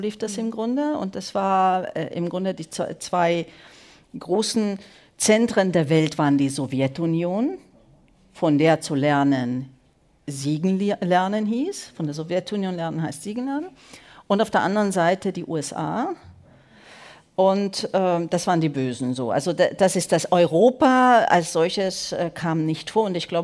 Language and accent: German; Western Hungary, Hungary; Normalerweise, wenn ich nach Hause komme, bin ich allerdings nicht in Budapest, sondern auf dem Dorf, wo ich herkomme. Das ist, wie gesagt, ganz im Westen des Landes